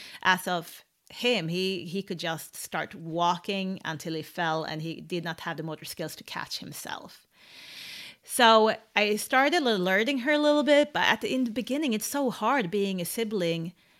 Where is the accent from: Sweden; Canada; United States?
Sweden; Sundsvall, Västernorrland County; English is a second language; Original, I'm from Sundsvall, which is like 3.5 hours above the capital in Sweden.